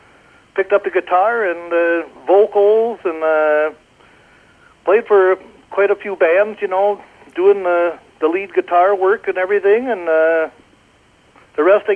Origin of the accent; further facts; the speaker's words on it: Delano, Minnesota, United States; Home has been here pretty much all my life, except for I spent about a year out in Buffalo, and of course I don't remember that.